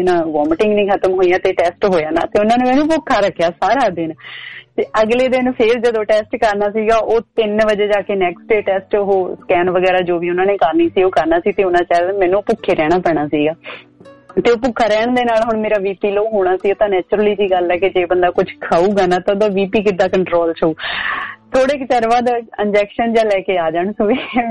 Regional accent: Jagraon, Punjab, India; now in Sydney, Australia; ਤੇ ਲਓ ਜੀ ਸਾਡੇ ਇਲਾਕੇ ਵਾਲੇ ਵੀ ਪਹੁੰਚ ਗਏ ਆ, ਜਾਣੀ ਕਿ ਜਗਰਾਉਂ ਵਾਲੇ ਵੀ ਪਹੁੰਚ ਗਏ ਆ।

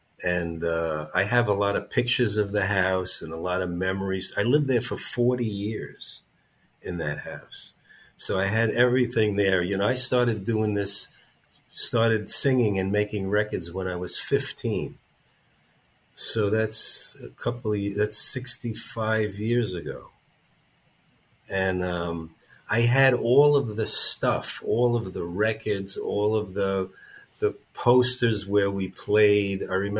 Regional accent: Brooklyn, New York, United States; No, that music wasn't in the home. Adults in those days, in the 50s, they had their own.

